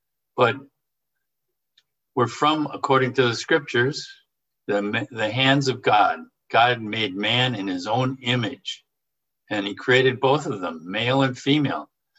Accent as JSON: {"language": "English", "town": "Boek", "region": "Mecklenburg-Vorpommern", "country": "Germany", "said": "but yes, I'm from Boek, Germany."}